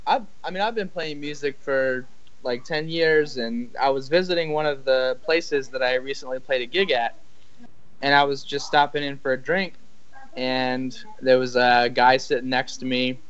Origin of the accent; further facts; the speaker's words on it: Virginia, United States; And she is Canadian, and I'm from Virginia, so we just decided to give long distance a try.